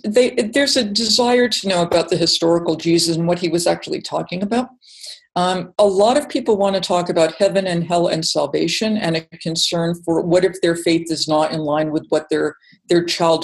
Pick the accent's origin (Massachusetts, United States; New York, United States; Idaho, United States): Massachusetts, United States; I'm from Massachusetts. I learned all about the Pilgrims and how splendid they were